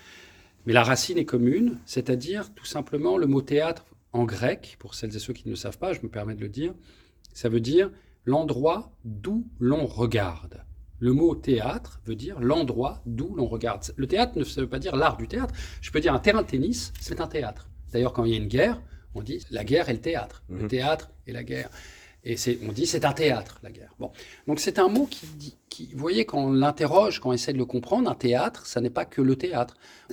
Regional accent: France; born there; quand je suis né en France, dans les années 70, on ne pouvait pas porter le nom de sa mère. Donc … sur ma pièce d'identité française.

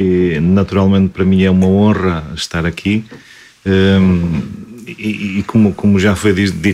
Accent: Portugal; also born or lived in Nanterre, France; eu nasci aqui perto, nasci aqui em Nanterre, e depois fui muito novinho para Portugal, os meus pais eram imigrantes também

